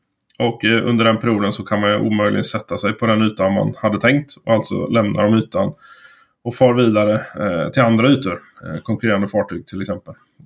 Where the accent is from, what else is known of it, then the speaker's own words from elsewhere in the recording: Motala, Östergötland, Sweden; also born or lived in Luleå; jag är uppvuxen i Östergötland, i Motala. Och sen har jag gett mig ut i världen och pluggat till civilingenjör med bas i Luleå på Tekniska högskolan där. Och sen ner i Frankrike en sväng och faktiskt iväg även till Spanien.